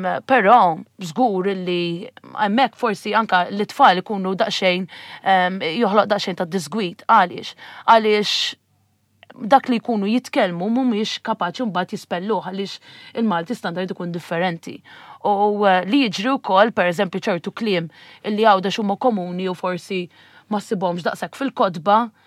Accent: Nadur, Gozo, Malta; n-nadur jeżisti ħafna dialett jiena minn Naduru barra tittenna u kliem oħrajn

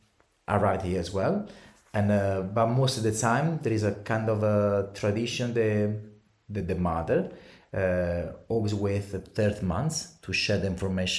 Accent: Sezze, Lazio, Italy; English is a second language; So, I'm from Lazio region, and specifically from Sezze Romano, a town more or less an hour south of Rome.

